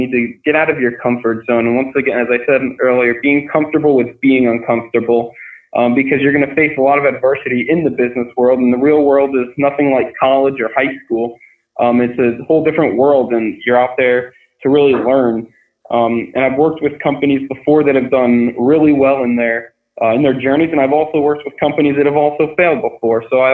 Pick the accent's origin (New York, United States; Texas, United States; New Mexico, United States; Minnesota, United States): Texas, United States; San Antonio; So I'm actually from San Antonio, Texas, so a little bit colder, a little bit colder up here than in Texas.